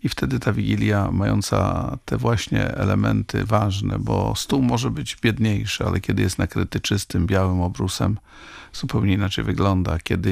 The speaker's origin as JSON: {"language": "Polish", "region": "Pomeranian Voivodeship", "country": "Poland", "said": "jestem Kaszubą i od 10 lat co prawda mieszkam w Gdańsku"}